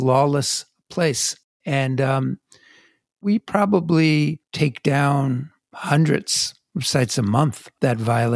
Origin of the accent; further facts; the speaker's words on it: New Jersey, United States; I come from New Jersey, as you know.